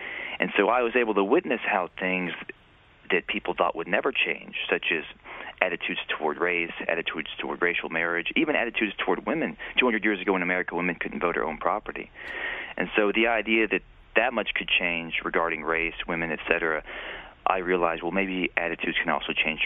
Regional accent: Alabama, United States; Yeah, I grew up in Alabama. My mother's Korean. My father's half white and half black.

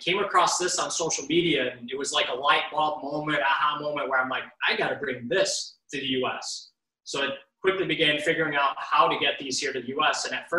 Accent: Rochester, New York, United States; Never in 100 years did I think that someone from my hometown, mind you, this guy's all the way out in California, someone from my hometown would call me to purchase one of these.

